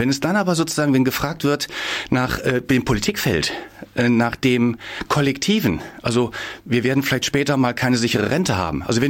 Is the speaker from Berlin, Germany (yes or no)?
no; Düsseldorf, North Rhine-Westphalia, Germany; Nordrhein-Westfalen, das ist mein Heimatbundesland, da bin ich aufgewachsen, Düsseldorf